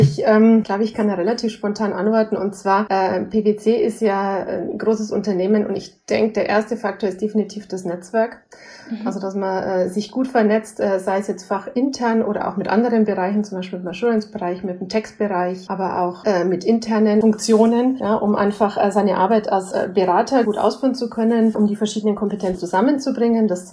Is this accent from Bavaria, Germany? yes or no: yes; Bavaria, Germany; ich komme aus dem Beratungsbereich bei PwC und wie man meiner stimmlichen Einfärbung schon hört, bin ich am Standort München zu Hause und komme aus Bayern.